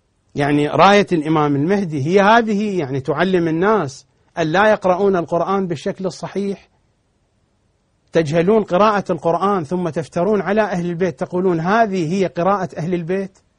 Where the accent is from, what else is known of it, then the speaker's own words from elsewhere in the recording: Iraq; وإحنا هم عراقيين وهم موجودين في كل مكان يعني خارج العراق